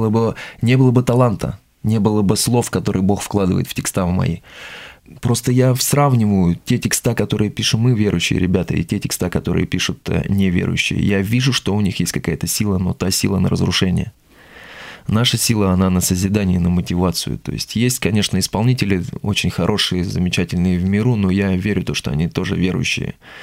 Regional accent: Lyubertsy, Moscow Oblast, Russia; born there; Я продолжаю служить в своей родной церкви, где я родился, в Люберцах.

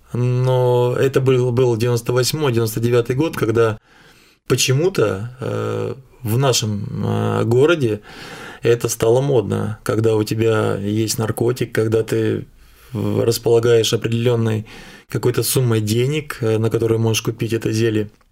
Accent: Zubtsov, Tver Oblast, Russia; born there; Я родился в Тверской области, это небольшой провинциальный город Зубцов, на берегу Волги стоит очень красивый город, старый город. Родился в семье обычных тружеников, в простой семье.

